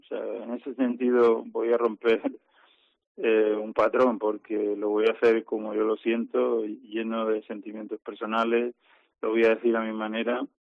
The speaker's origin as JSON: {"language": "Spanish", "town": "Cartagena", "region": "Region of Murcia", "country": "Spain", "tie": "born or raised there", "said": "sentimientos cartageneros"}